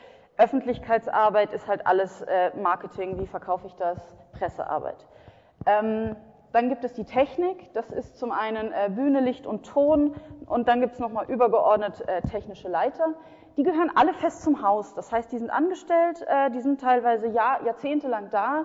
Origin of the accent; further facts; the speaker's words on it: Bavaria, Germany; ich weiß nicht genau, wie es in Österreich ist, ich komme aus Bayern und da ist das so, Theater ist tatsächlich ein Medium, das sehr, sehr offline ist.